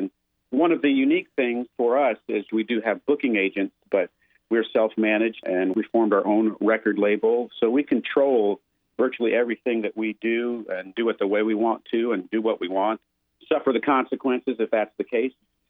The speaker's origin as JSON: {"language": "English", "town": "Waverly", "region": "Iowa", "country": "United States", "tie": "born or raised there", "said": "Well, yeah, I grew up in Waverly, Iowa, and then went to University of Northern Iowa, and actually lived in many other places after college, but ended up living in Cedar Falls for a time, and so I feel those are my roots"}